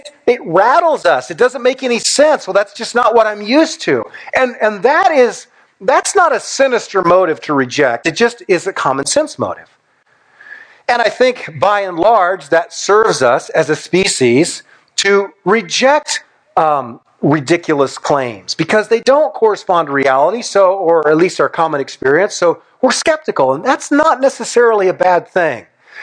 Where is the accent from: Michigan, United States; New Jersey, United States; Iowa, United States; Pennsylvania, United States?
Iowa, United States; Newton; And I said I was from Newton, Iowa.